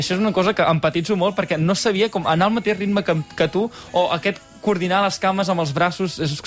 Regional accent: Girona, Catalonia, Spain; Jo també sóc de Girona, per començar.

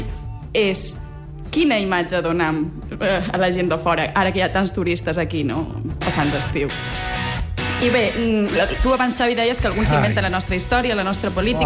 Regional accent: Balearic Islands, Spain; ja sabeu com som els de les Illes.

